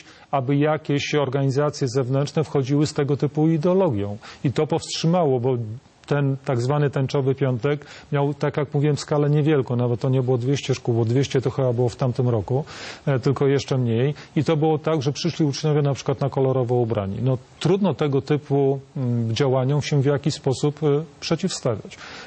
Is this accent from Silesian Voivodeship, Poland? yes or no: no; Podlaskie Voivodeship, Poland; bo sam pochodzę z Podlasia, mieszkam w Białymstoku.